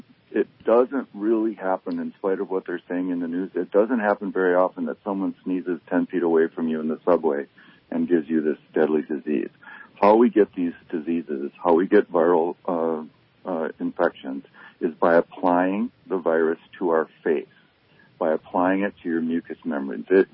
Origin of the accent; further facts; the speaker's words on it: Minnesota, United States; Well, and I'm from Minnesota. My family's still all back there